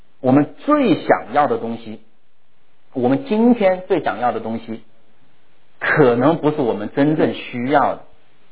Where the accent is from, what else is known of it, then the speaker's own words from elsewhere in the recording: China; 我们中国人很在乎面子啊，非常在乎面子